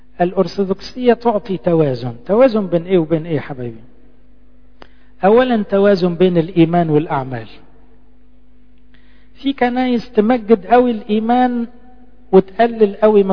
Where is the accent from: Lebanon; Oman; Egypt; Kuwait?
Egypt; كنا أقباط وكنا أرثوذكس، ميزوا بين دي وبين دي. قبطي دي حتة الهوية، دي احنا مصريين، دي بتاعتنا احنا، نتكلم قبطي